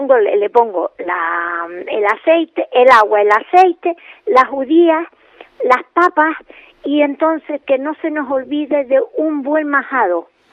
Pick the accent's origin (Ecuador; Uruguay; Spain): Spain; Pinolere, Canary Islands; now in La Orotava, Spain; siempre mi Pinolere es mi pueblecito, mi pueblo, mi barrio, siempre lo llevo en el alma, aunque vivo aquí en La Orotava.